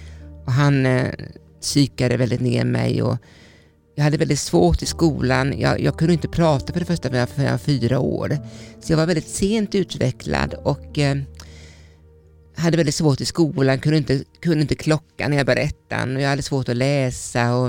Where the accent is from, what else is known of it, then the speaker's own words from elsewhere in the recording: Jönköping County, Sweden; Jag kommer från Småland och jag är uppvuxen med min pappa och mamma.